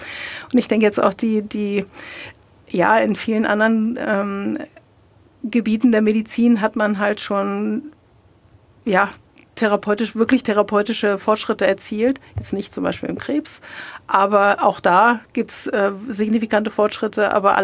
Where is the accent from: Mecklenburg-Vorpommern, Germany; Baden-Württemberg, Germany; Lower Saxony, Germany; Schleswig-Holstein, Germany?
Lower Saxony, Germany; now in Treuchtlingen, Germany; Nein, ich bin in Niedersächsin. Ich bin der Liebe wegen in Franken.